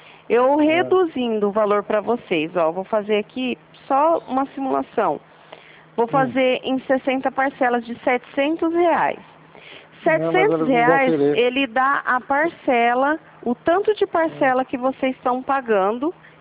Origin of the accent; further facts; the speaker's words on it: Presidente Prudente, São Paulo, Brazil; Eu sou aqui de Presidente Prudente.